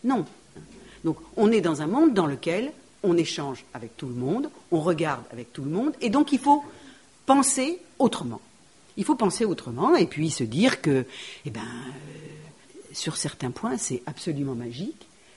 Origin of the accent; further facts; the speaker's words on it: France; en tant que Française de base